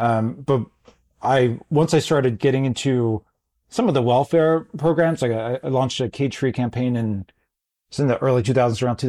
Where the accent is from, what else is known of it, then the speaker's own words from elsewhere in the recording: Baltimore, Maryland, United States; You know, I'm from Baltimore, so I was just working in the US at the time.